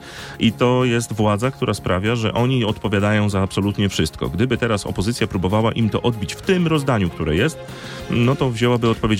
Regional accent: Pomeranian Voivodeship, Poland; Ja akurat jestem z Pomorza, to ja to widzę na trochę mniejszą skalę

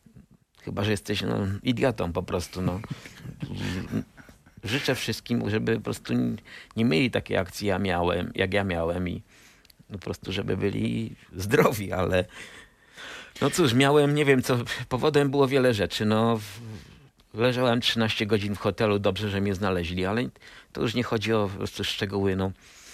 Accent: Częstochowa, Silesian Voivodeship, Poland; born there; urodziłem się w Częstochowie

